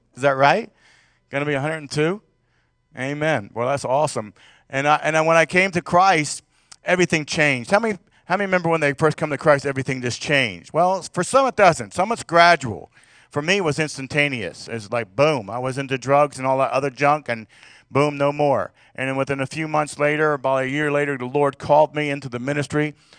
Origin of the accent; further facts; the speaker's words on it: the South, United States; accent: Southern; You can tell I'm from the south here a little bit with my accent, but down here long enough.